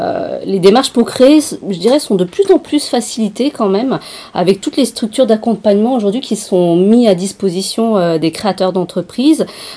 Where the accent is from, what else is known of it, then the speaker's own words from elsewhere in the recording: Centre-Val de Loire, France; now in Tours, France; Alors, je ne suis pas tourangelle d'origine. Je viens du Loiret, en fait, dans le 45. Je suis venue faire mes études à Tours.